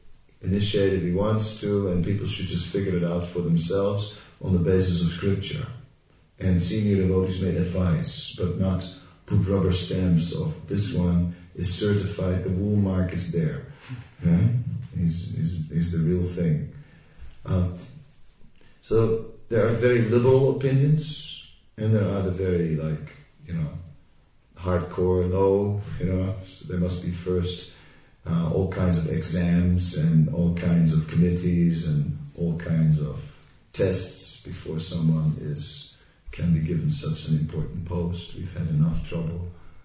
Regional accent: Netherlands; I'm from Holland, which is bicycle country

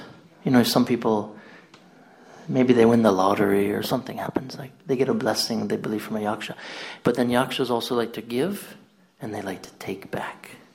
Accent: Florida, United States; Me, I grew up in Florida, so you pick them up and you just throw them out of the way.

